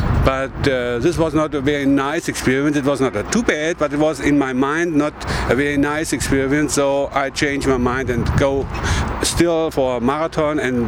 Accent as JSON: {"language": "English", "country": "Germany", "said": "from Germany. Quite 56 years old."}